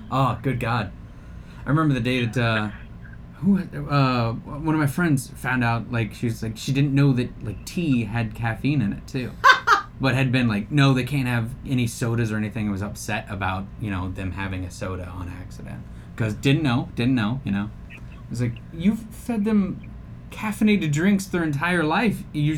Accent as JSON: {"language": "English", "country": "Germany", "tie": "born or raised there", "said": "When I was growing up in Germany, we would, like, bike out into the hills"}